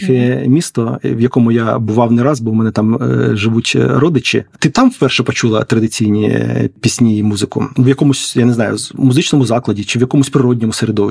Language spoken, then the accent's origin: Ukrainian; Sumy, Sumy Oblast, Ukraine; Схожі процеси відбувалися тоді і в моїх рідних Сумах. Я бував на канікулах у бабусі своєї, але я там не чув народних пісень.